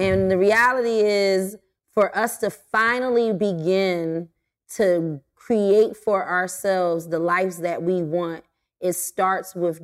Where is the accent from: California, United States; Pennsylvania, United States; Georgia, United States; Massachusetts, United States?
Pennsylvania, United States; Philadelphia; I am from Philly.